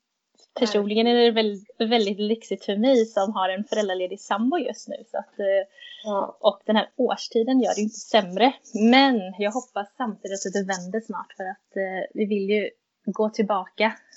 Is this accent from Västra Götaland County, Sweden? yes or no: yes; Skövde, Västra Götaland County, Sweden; Jag kommer från Skövde, staden mellan Vänern och Vättern.